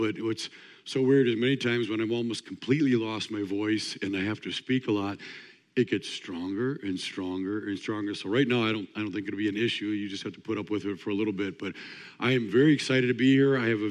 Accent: Wisconsin, United States; I'm traveling with my wife, Amy. She's probably out in the lobby somewhere. We're from Wisconsin.

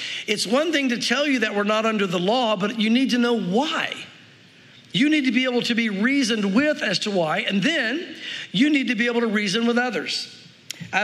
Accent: the South, United States; But honestly, growing up in the South, I see a lot of it in the South

